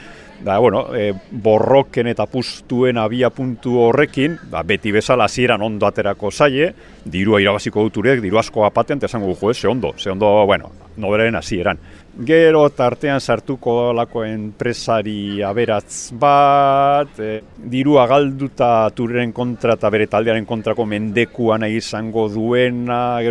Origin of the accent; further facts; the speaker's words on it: Basauri, Basque Country, Spain; also born or lived in Vitoria-Gasteiz; now in Arbizu, Spain; ni izatez Basaurikoa naiz, herri industrial nahiko handia, Gasteizen bizi izan nintzen beste hainbat urtetan, eta ja, badara matzat urte batzuk, Arbizun herri txiki euskaldun lasai baten bizitzen, eta oso oso gustora bizi naiz hor.